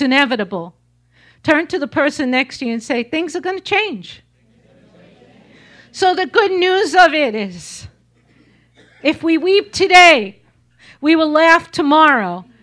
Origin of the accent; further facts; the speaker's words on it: New York, United States; I'm a New Yorker, right? So my personal favorite season is the fall.